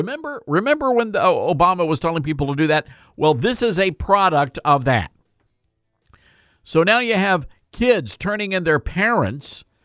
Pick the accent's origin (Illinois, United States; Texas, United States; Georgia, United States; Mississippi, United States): Mississippi, United States; South Haven; Back in the 1970s, when your host was growing up in South Haven, Mississippi, a student at Hope P. Sullivan Elementary School